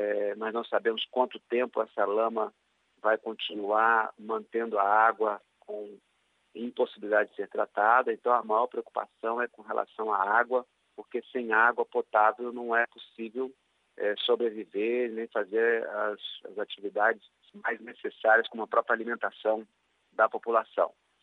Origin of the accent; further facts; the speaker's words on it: Espírito Santo, Brazil; E como capixaba, uma preocupação com os impactos desta lama ao chegar em território capixaba.